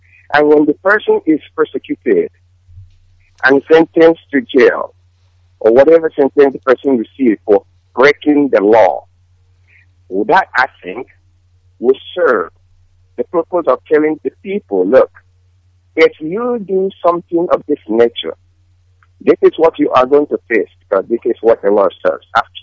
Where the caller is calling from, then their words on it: California, United States; I'm calling from California, United States.